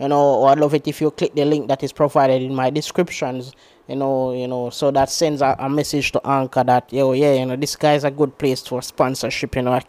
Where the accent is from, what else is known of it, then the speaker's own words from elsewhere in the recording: Jamaica; I'm from Jamaica, I'm not rich or anything like that.